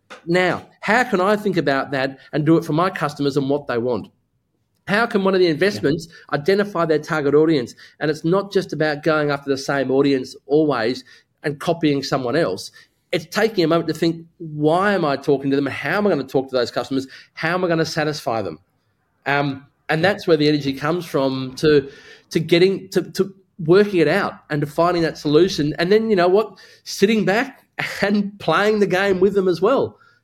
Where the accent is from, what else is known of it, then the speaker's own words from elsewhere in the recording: Australia; So the energy, I don't know, I'm Aussie.